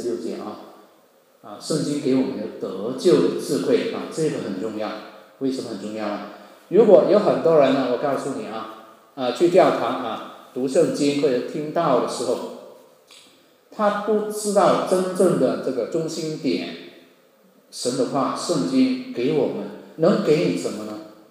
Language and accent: Chinese; Hong Kong; 我是在一个教会的学校啊，我老家是香港啊，有很多教会的学校